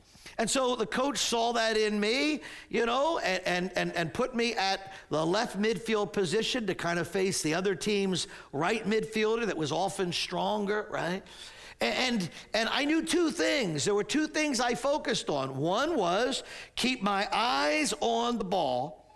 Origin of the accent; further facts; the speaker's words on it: Maple Shade, New Jersey, United States; You know, I grew up in Maple Shade.